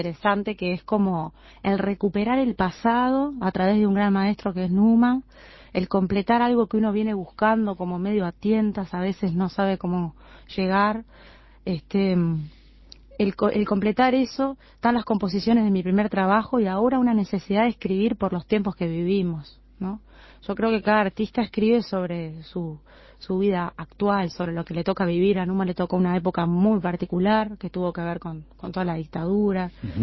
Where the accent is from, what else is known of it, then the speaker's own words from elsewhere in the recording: Montevideo, Uruguay; Yo soy de Montevideo, mis padres son del interior. Mi mamá es de Minas y mi papá es de Salto.